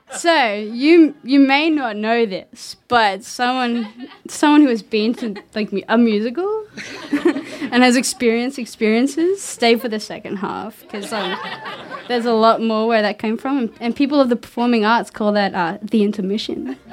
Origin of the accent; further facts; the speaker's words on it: Queensland, Australia; I guess a lot of people, but like, I'm from Queensland, whatever.